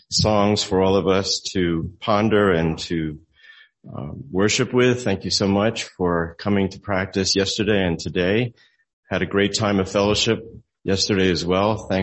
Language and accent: English; New Jersey, United States; But we in New Jersey grow up learning